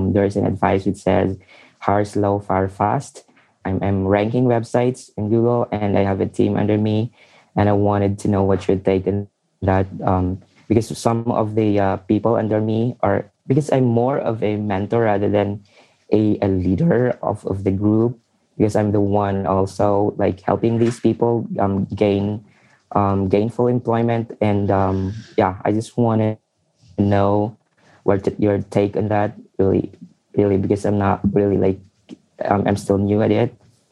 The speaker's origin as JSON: {"language": "English", "region": "Caraga", "country": "Philippines", "said": "and I'm from Siargao Island, Philippines, if you ever heard of that island."}